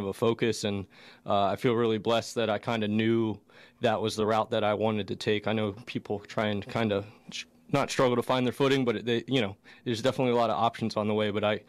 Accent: Stuart, Florida, United States; I'm originally from a place called Stuart, Florida, which is on the east coast of Florida. So a little kind of coastal town just north of West Palm Beach, and lived there for, you know, till I graduated high school.

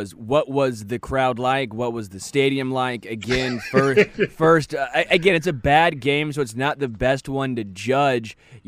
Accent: Kansas City, United States; I'm a little biased. I'm from Kansas City.

